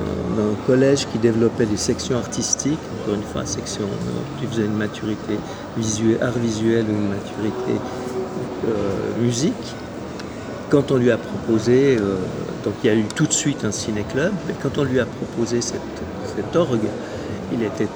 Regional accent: Biel/Bienne, Bern, Switzerland; also born or lived in Porrentruy; Non, je suis né à Port-en-Truy.

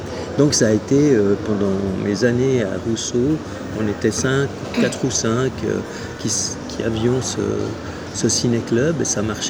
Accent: Biel/Bienne, Bern, Switzerland; also born or lived in Porrentruy; Non, je suis né à Port-en-Truy.

